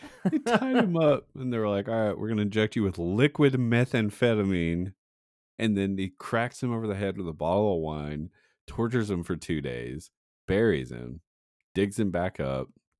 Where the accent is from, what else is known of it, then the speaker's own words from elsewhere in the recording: St. Paul, Virginia, United States; Sky Gusty from my hometown of St. Paul, Virginia, to Sky Gusty is 1 hour and 33 minutes.